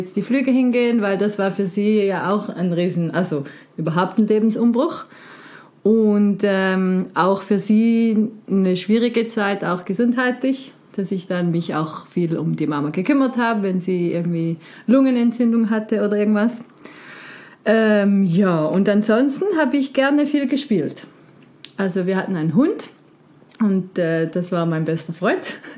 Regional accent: Zurich, Switzerland; born there; also born or lived in United States; Ja, also geboren bin ich in Zürich, 1984. Und dann mit halbjährig sind wir in die USA, weil mein Vater da ein Jobangebot hatte. Und dann bin ich die ersten 7 Jahre, wie man in der Psychologie sagt, die prägenden ersten Jahre, bin ich in den USA aufgewachsen.

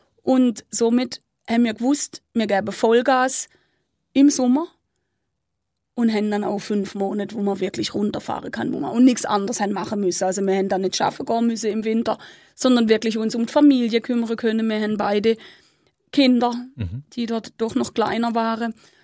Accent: Baden-Württemberg, Germany; ich bin Süddeutsche, nicht gebürtig von hier vom Bodensee. Mhm. Komme eigentlich aus der Nähe von Fribourg.

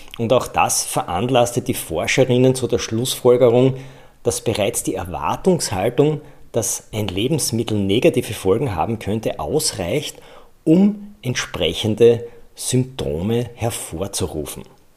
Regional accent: Styria, Austria; Bei uns in der Steiermark ist es das Kernödel zum Beispiel.

